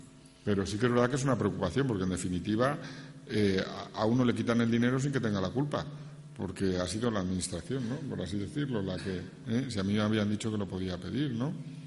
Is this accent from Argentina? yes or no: no; Spain; Es una cosa que como españoles siempre nos sorprende